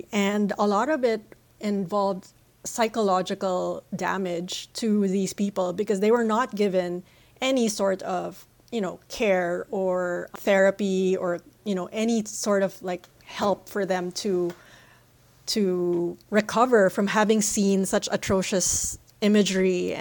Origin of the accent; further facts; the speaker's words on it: Philippines; moved away; As a Filipino immigrant myself